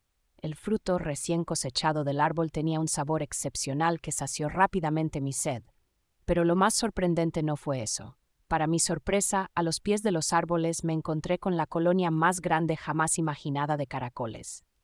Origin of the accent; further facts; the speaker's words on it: Valencia, Valencian Community, Spain; born or raised there